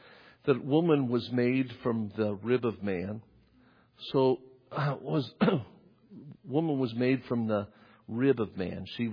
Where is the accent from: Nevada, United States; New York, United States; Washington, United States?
Nevada, United States; North Las Vegas; I grew up in North Las Vegas. I lived in a trailer, and my mom was a very nice lady, but she was trying to raise three kids.